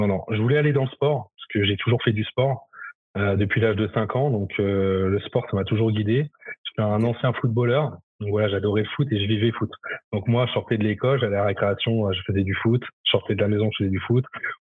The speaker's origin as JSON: {"language": "French", "region": "Île-de-France", "country": "France", "said": "Donc moi, je suis d'Île-de-France. Donc j'ai vraiment tout quitté pour aller vivre cette aventure-là."}